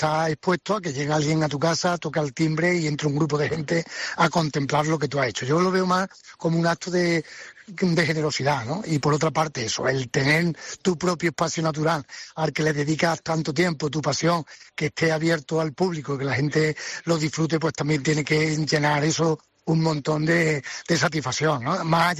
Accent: Cabra, Andalusia, Spain; hoy me toca a mí salir de mi localidad, de Cabra

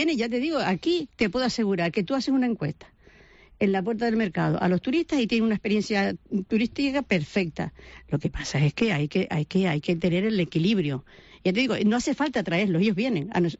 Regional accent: Las Palmas, Canary Islands, Spain; Yo vengo de Las Palmas

